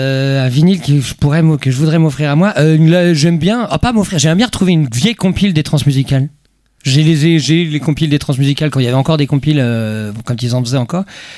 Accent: Rennes, Brittany, France; On est Rennais, et puis on est sympa.

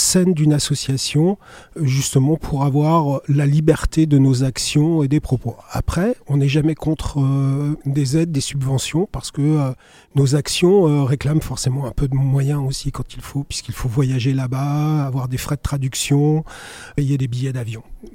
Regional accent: Vannes, Brittany, France; je suis breton, né à Vannes en 1969, ce qui me fait 56 ans.

